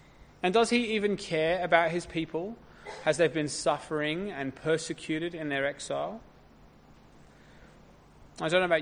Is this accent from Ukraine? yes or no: no; United Kingdom; As you may or may not know, I'm British.